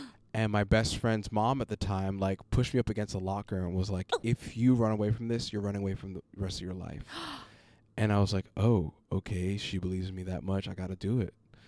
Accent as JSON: {"language": "English", "town": "New York City", "region": "New York", "country": "United States", "tie": "born or raised there", "said": "growing up in Brownsville, Brooklyn, there weren't many opportunities to be like be in the arts."}